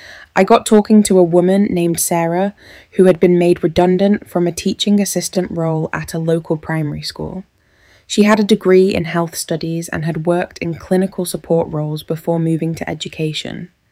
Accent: Birmingham, West Midlands, United Kingdom; I grew up in Perry Bar watching my dad drive buses for Birmingham City Council

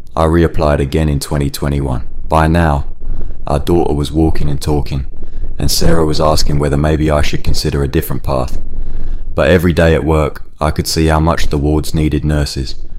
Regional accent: Catford, London, United Kingdom; I grew up in Catford, left school, and worked in a warehouse for a few years.

